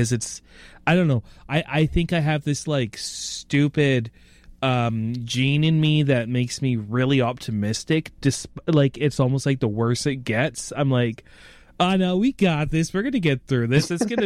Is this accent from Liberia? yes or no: no; Canada; And we're fucking Canadian. Well, there's me swearing, but we're Canadian